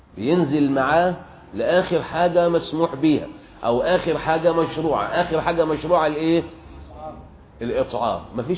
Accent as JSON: {"language": "Arabic", "country": "Saudi Arabia", "said": "عندنا في السعودية زنبيل، عندنا مقطف"}